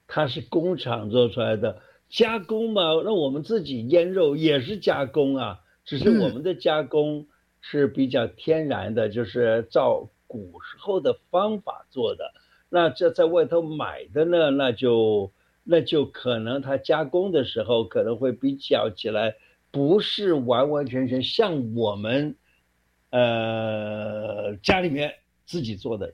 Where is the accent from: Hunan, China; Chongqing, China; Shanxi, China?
Hunan, China; 因为我是湖南人，我这从小就吃湖南腊肉啊，湖南香肠啊，这个吃到大的啊。